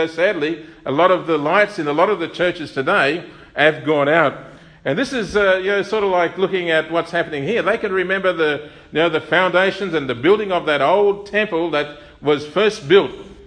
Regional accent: Narrogin, Western Australia, Australia; I remember as a child growing up in Narrage

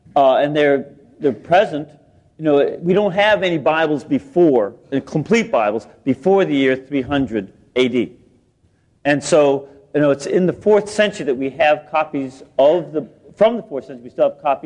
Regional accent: Texas, United States; I'm not from Florida. I said I'm from Texas.

